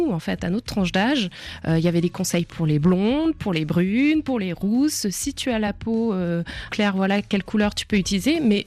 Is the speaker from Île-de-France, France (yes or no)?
yes; Paris, Île-de-France, France; Ben nous, déjà, on y pensait avant parce qu'on est Parisienne et qu'on se voit pas représentée.